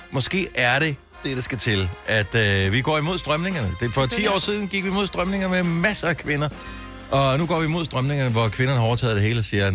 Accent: Jutland, Denmark; also born or lived in Funen; jeg er jo fra Jylland oprindelig.

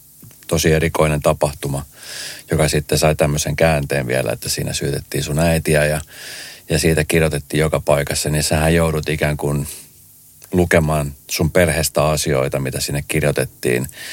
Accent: Colombia; Finnish is a second language; now in Forssa, Finland; mä oon Kolumbiasta lähtöisin. Ja sit kun mä menen Kolumbiaan, niin se on jotenkin semmoinen mindfuck-tilanne

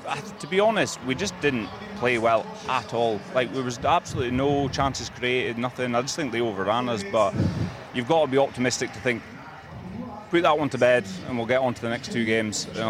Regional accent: Aberdeen, Scotland, United Kingdom; Aberdeen.

